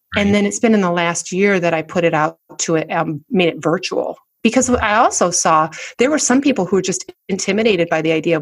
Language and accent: English; Michigan, United States; So I was born and raised in Michigan, met my husband right out of college